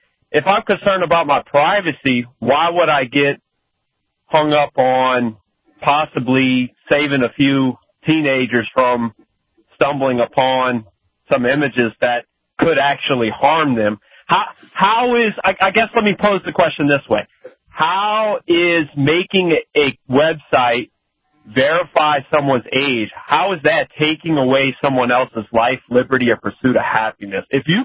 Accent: Louisiana, United States; Hey, I'm from Louisiana. I wouldn't call it the most unfree state in the union.

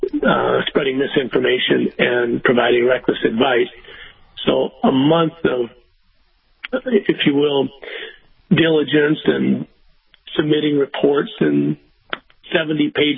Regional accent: Sleepy Eye, Minnesota, United States; whether it's where I grew up in Sleepy Eye

